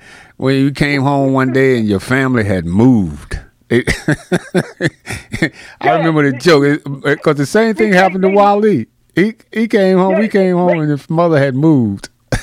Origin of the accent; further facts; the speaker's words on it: Newark, New Jersey, United States; we're going to talk about our life growing up in Newark, New Jersey